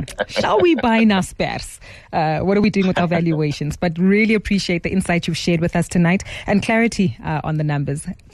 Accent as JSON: {"language": "English", "country": "South Africa", "said": "I guess for us as South African consumers, how should we read this?"}